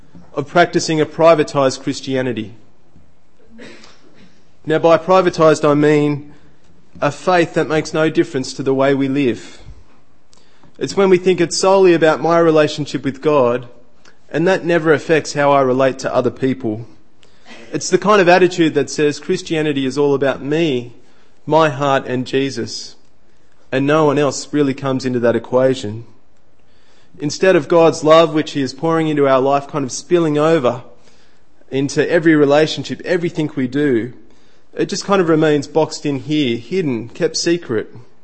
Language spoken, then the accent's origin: English; Goulburn, New South Wales, Australia; I grew up in Goulburn.